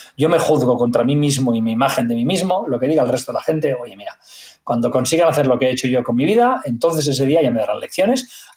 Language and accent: Spanish; Barcelona, Catalonia, Spain; siendo no nativo, porque yo soy de Barcelona, nacido en las Corts, ¿vale?